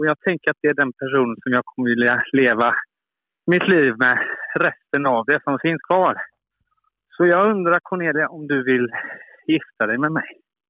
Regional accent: Kungsbacka, Halland County, Sweden; accent: Gothenburg; Jag är från Göteborg. Eller jag är från Kungsbacka egentligen.

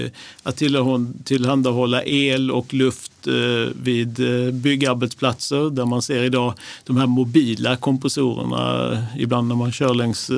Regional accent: Lund, Skåne, Sweden; now in Stockholm, Sweden; Ja, jag är 50 år, nyss fyllda, bor i Stockholm. Min bakgrund är att jag är uppväxt i Lund.

